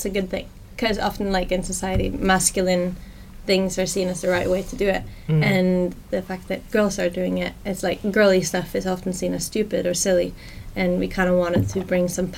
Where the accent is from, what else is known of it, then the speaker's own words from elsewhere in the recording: Norway; So Thea, Katya, me, Mia, and Maria are Norwegian.